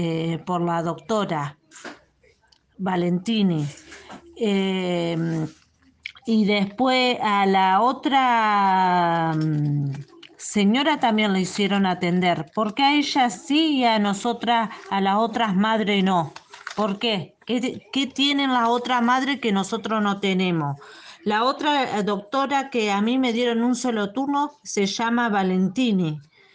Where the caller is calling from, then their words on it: Carmen de Patagones, Buenos Aires Province, Argentina; Hola, soy una vecina de Carmen de Patagones.